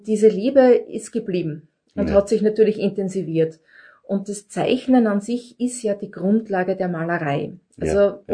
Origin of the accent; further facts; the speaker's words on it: Kleistdorf, Styria, Austria; also born or lived in Graz / Rechnitz; bin 56 Lenze, geboren in Graz und aufgewachsen in Kleistdorf, zum Teil auch in Rechnitz im Burgenland.